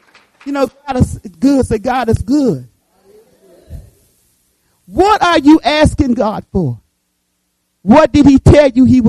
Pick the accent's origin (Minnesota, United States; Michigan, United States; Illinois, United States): Michigan, United States; born there; I knew I was in Detroit, Michigan. I was born in Michigan.